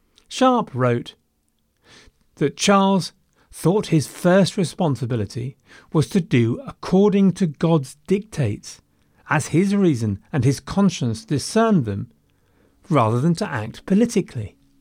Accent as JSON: {"language": "English", "country": "United Kingdom", "said": "We're British. Let's keep our feet on the ground."}